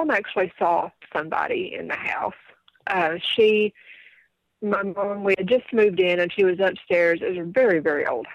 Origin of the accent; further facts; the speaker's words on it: Kentucky, United States; I grew up in Eastern Kentucky. We lived pretty far back in the mountains.